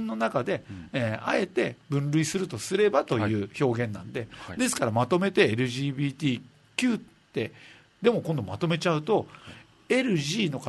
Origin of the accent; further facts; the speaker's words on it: Okinawa, Japan; はい、でも母親は沖縄の人間だし、はい、親戚もみんな沖縄の人間だし、はい、沖縄生まれの沖縄育ちなのに